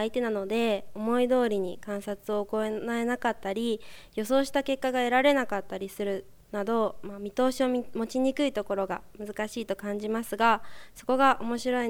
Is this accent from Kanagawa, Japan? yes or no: no; Kofu, Yamanashi, Japan; はい、山梨県甲府市の出身です。高校は甲府西高校に通っていました。